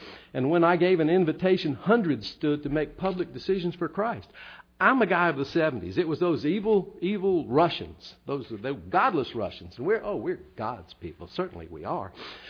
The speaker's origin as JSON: {"language": "English", "country": "United States", "said": "I'm an American. I'm spoiled rotten."}